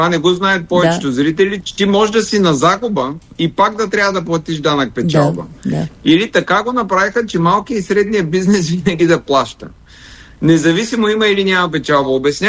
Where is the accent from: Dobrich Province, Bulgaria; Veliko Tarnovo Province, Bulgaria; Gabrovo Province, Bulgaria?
Veliko Tarnovo Province, Bulgaria; Gorna Oryahovitsa; Днеска слушах в Горна Оряховица, която мина към стратегията Ново начало, това е родния ми град